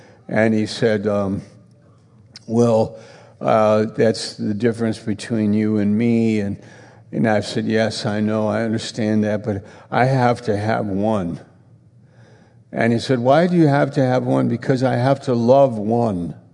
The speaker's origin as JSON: {"language": "English", "region": "New York", "country": "United States", "said": "It was in Maine, and I'm from New York. And I was 19 years old when I got saved."}